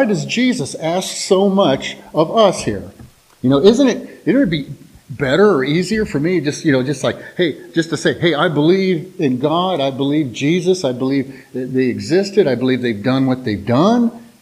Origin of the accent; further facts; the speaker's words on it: Huber Ridge, Ohio, United States; I was raised over there in Huber Ridge there, kind of across 161 from you guys.